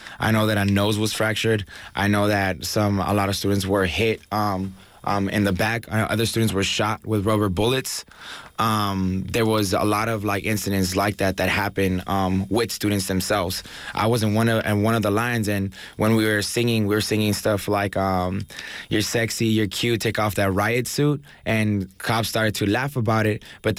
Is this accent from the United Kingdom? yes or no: no; Mexico; now in United States; I'm an immigrant student. I was born in the U.S., but I grew up in Mexico, and then we came back for the education.